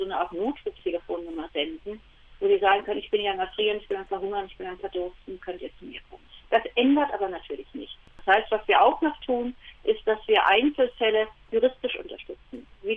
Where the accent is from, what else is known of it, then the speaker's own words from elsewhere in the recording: Germany; Und das ist noch harmlos, denn wir sind Deutsche.